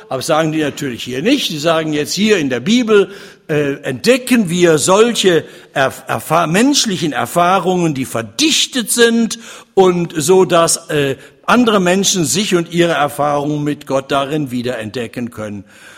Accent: Kassel, Hesse, Germany; Ich komme aus Kassel, da haben sie gerade ein Riesenmuseum Grimms Welt aufgebaut. Bei uns haben die Brüder Grimm gelebt.

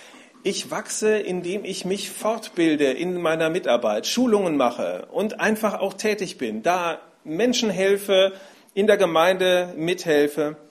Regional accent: Dillenburg, Hesse, Germany; born there; Ja, ich komme gebürtig aus Dillenburg. Das liegt so ungefähr 100 Kilometer nördlich von Frankfurt.

